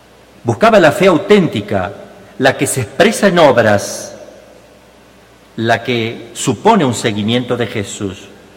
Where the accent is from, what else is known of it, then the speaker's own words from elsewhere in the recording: Mexico; no porque aquí en México o nosotros, yo me siento mexicano